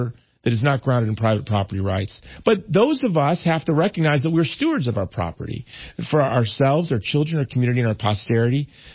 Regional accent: Hawaii, United States; In my home state of Hawaii, you have the governor behaving as a bureaucrat.

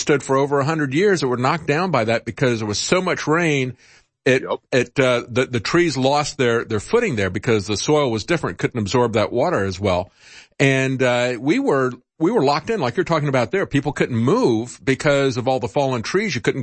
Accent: Tampa, Florida, United States; I grew up in Florida, and we had many, many hurricanes that came through. And we were a little bit inland there in Tampa.

